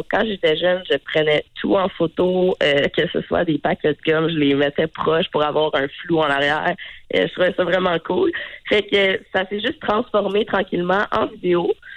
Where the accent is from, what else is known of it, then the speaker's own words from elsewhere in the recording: Terrebonne, Quebec, Canada; Désolée pour ma voix enrhumée ce matin. J'ai 22 ans. Je viens de Terrebonne, donc dans la Rive-Nord.